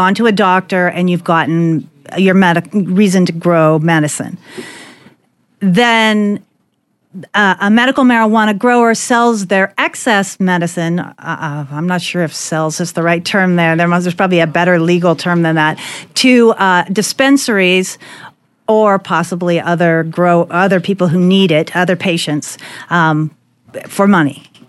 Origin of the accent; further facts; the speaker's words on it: California, United States; I come from Southern Humboldt